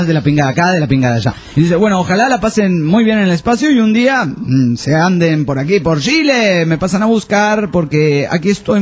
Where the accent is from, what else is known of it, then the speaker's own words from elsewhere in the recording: Tabasco, Mexico; soy de Tabasco.